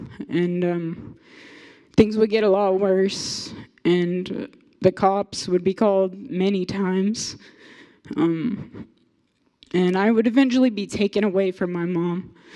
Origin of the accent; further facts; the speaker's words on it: Wichita, Kansas, United States; for those of you that don't know already. I was born and raised in Wichita, born in 1992, so I'm 33 now.